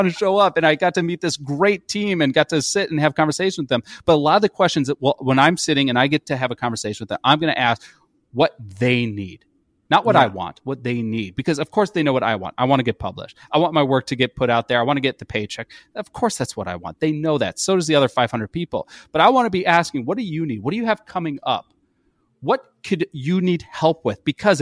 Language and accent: English; Chicago, Illinois, United States; oh, you're from Chicago. I'm from Chicago too.